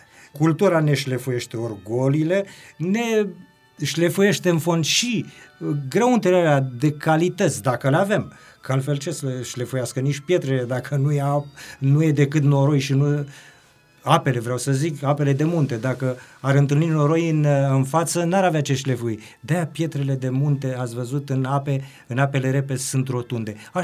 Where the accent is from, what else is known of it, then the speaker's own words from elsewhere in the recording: Oltenia, Romania; also born or lived in Timișoara; am revenit pe meleagurile mele, n-am mai cunoscut aproape și recunoscut nimic și am încercat să mă integrez cu felul de a fi acolo. Nu prea s-a putut.